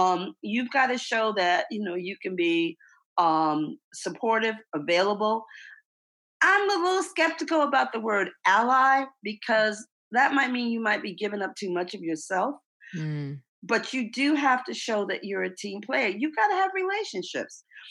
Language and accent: English; New York City, New York, United States; You know, everybody at Tuck knows I'm from the Bronx.